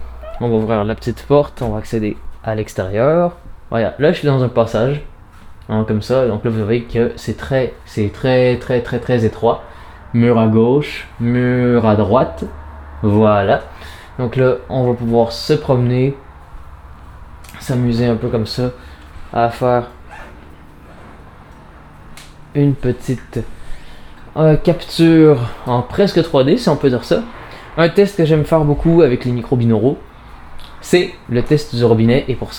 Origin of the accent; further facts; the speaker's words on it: Canada; à peu près 240 et quelques par chez nous au Canada.